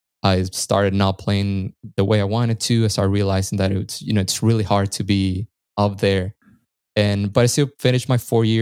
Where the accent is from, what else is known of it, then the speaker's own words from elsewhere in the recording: Caracas, Capital District, Venezuela; So I was born in Venezuela, Caracas, the capital of Venezuela.